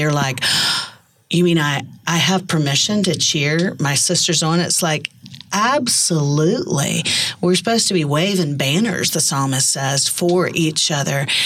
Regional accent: Orlando, Florida, United States; No, I grew up in Orlando, Florida.

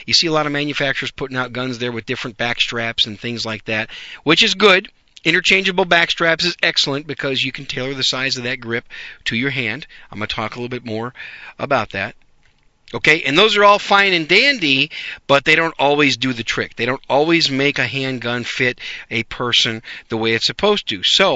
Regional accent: Wisconsin, United States; also born or lived in New York City; I'm a Yankee with a gun, as I mentioned many times. I was born in New York City. I grew up in Wisconsin. I call Wisconsin home, but I transplanted to North Texas in 93.

